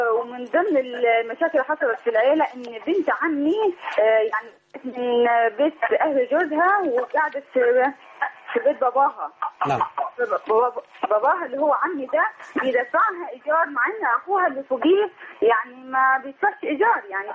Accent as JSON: {"language": "Arabic", "town": "Asyut", "region": "Asyut Governorate", "country": "Egypt", "said": "إن على الميراث عندنا في أسيوط هنا"}